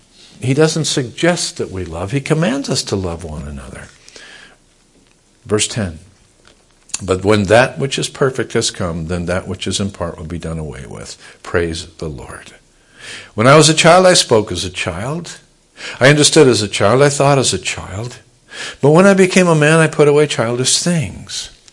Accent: United States; I'm an American. I'm a veteran. I'm a Christian.

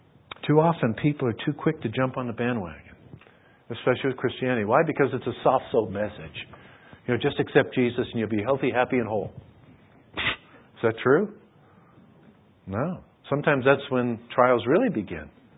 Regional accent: United States; I'm an American, so I can say this. Americans are spoiled brats today.

